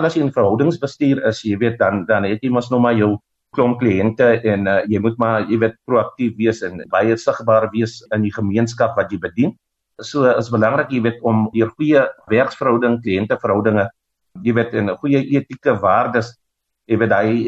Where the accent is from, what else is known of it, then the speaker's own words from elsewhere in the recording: Hannover, Northern Cape, South Africa; ek is gebore op 'n klein plekkie hierso op die 1-1. Hy is eintlik direk tussen Kaapstad en Johannesburg, Hannover. En ek weet nie, ken jy die plekke nie? Dis in die Noord-Kaap. En daar het ek maar groot geraak daarso, jy weet, gebore in 1976.